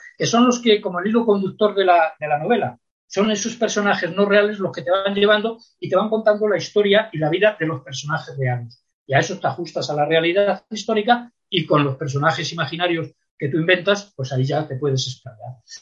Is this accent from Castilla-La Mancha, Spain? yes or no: no; Salamanca, Castile and León, Spain; yo soy de Salamanca